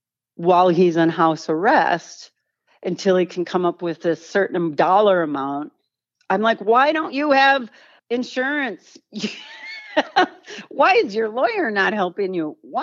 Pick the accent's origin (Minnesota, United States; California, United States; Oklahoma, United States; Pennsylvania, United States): California, United States; I'm that lady from California. I'm also a divorced mom of a kid.